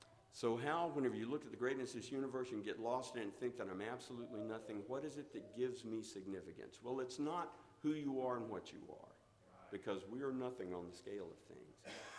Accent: Plant City, Florida, United States; I remember when I was growing up in Plant City, Florida, I'd see those signs, see those bumper stickers, God is my co-pilot.

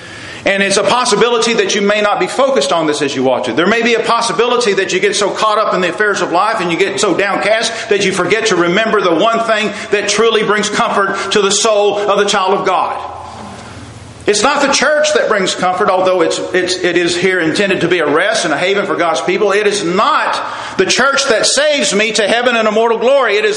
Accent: Midlothian, Texas, United States; I'm proud as a Texan to say I'm from Texas.

